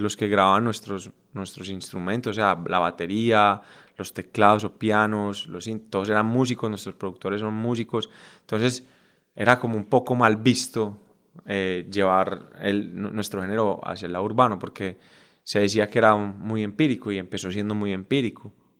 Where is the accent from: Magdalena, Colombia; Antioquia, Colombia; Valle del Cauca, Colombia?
Antioquia, Colombia; Medellín; nosotros, pues, crecimos en Medellín, los cuatro somos de Medellín